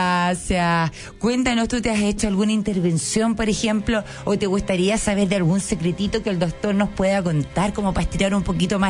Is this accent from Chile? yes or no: yes; Coquimbo, Chile; Ah, de Coquimbo soy, de Coquimbo soy.